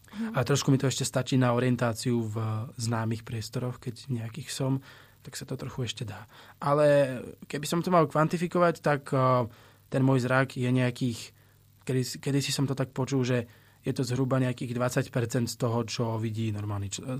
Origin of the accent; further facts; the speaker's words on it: Žilina Region, Slovakia; Ja som zo Slovenska, z Oravy, z také dedinky na severe.